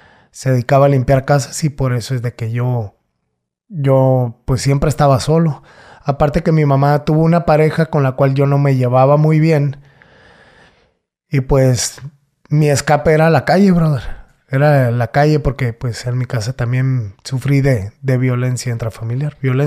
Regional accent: Guadalajara, Jalisco, Mexico; born there; now in Mexicali, Mexico; Nosotros, yo soy nacido en Guadalajara, originario de Guadalajara.

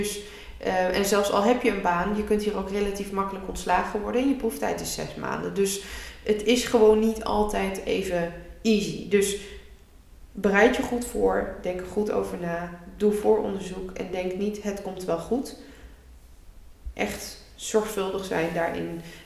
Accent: Netherlands; Wij als Nederlanders hebben het hier ook nog beter gehad.

